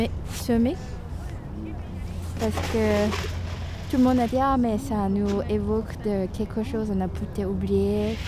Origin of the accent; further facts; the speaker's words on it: Hong Kong; il y a quelque chose de mon enfance à Hong Kong qui est ressorti.